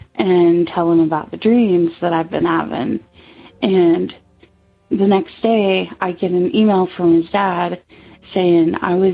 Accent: Virginia, United States; I'm from Virginia. I'm 33.

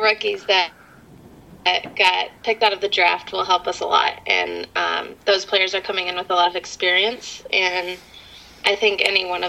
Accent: Chicago, Illinois, United States; I like my hometown. My family's still here, and I'm just very lucky that where we play, it's practically in my backyard. So I am very happy I'm at Chicago

